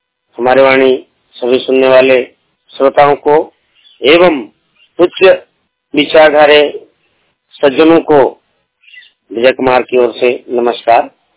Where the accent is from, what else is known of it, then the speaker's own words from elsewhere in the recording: Jharkhand, India; और हम जो है सरायकेला खरसवां के निवासी हैं